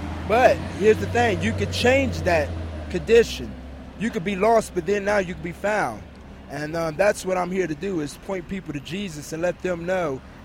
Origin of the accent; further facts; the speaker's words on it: Grove City, Ohio, United States; now in Columbus, United States; I'm from Grove City, Ohio, but I live in Columbus on the south side on Gilbert Street.